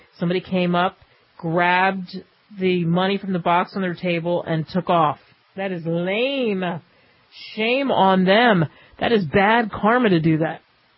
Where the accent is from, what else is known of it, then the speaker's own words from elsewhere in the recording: New Jersey, United States; There's some idiots in New Jersey, and I'm from New Jersey, so I'm allowed to say that.